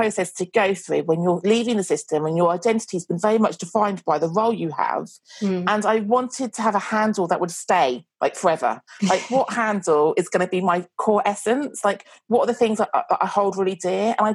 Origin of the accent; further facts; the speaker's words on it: South West England, United Kingdom; I was brought up in Devon, and like Devon is so white, so white.